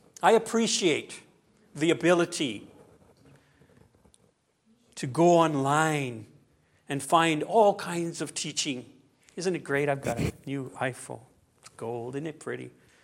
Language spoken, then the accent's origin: English; Southern United States, United States; I'm from the South, though, so.